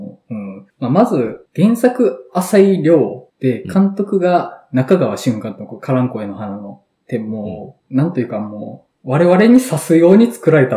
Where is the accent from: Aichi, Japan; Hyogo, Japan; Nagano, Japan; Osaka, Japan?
Hyogo, Japan; Awaji Island; 一時期淡路島を治めてた人なんですよ